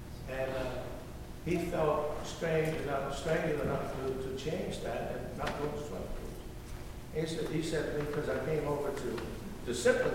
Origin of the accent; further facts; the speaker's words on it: Birmingham, Alabama, United States; how I grew up in Birmingham, and how I was affected by racism and hate